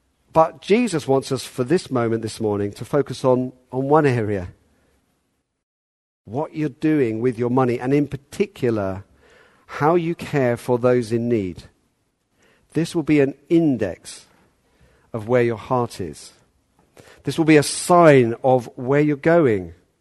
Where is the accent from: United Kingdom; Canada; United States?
United Kingdom; I couldn't think of a softer way of putting that. Being British, I kind of wanted to.